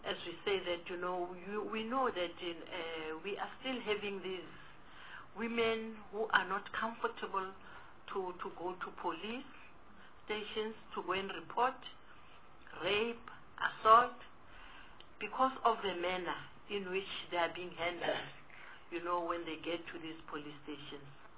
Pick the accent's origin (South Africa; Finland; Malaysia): South Africa; I'm just thinking aloud, as a South African citizen, worried by this way of saying, in South Africa, the rate of domestic violence is increasing every day.